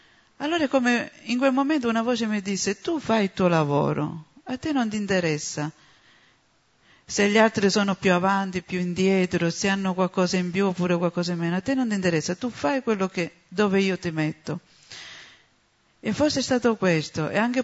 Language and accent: Italian; Sicily, Italy; io sono siciliana e posso dire che da quasi 19 anni che sto con il gruppo